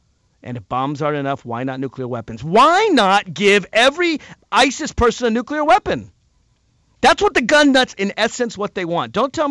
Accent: Virginia, United States; That was one of the laws we tried to pass in my home state of Virginia

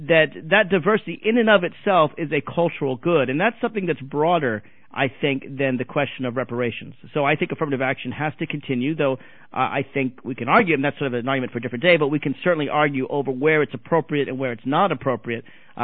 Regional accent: Tennessee, United States; but from kids from my home state of Tennessee

